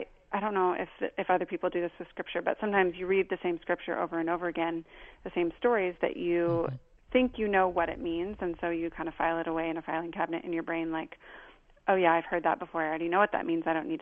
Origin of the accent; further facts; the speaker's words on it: Portland, Oregon, United States; So I'm shopping one of my favorite neighborhoods in my hometown of Portland, Oregon, looking for a condo to buy